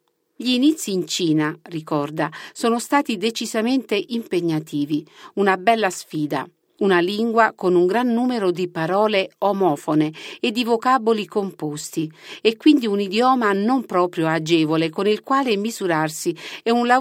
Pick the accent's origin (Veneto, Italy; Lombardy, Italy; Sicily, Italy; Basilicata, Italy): Basilicata, Italy; Matera; accent: mix of English and Russian; È per questo che il mio accento è un misto di inglese e russo. L'incontro con il settore del mobile imbottito arriva al ritorno in Italia. Dopo 3 mesi il mio visto per gli Stati Uniti scade e così torno a Matera